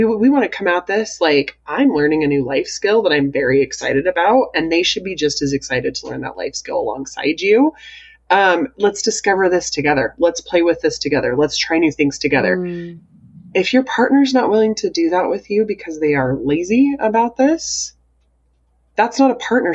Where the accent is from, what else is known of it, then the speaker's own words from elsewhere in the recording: Idaho, United States; I grew up in Idaho, which is a very practical state.